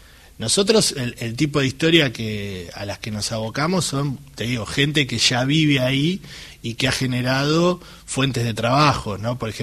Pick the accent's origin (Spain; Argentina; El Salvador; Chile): Argentina